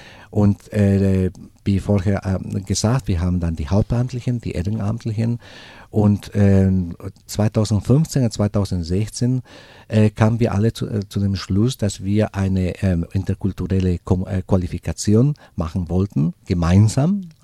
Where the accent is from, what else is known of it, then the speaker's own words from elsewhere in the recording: Bolivia; Ich komme aus Bolivien